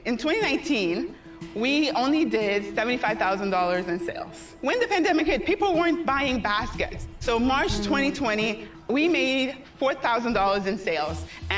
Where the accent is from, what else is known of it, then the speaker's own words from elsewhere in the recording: Senegal; now in St. Louis, United States; I live in St. Louis, Missouri, but I'm originally from Senegal, West Africa.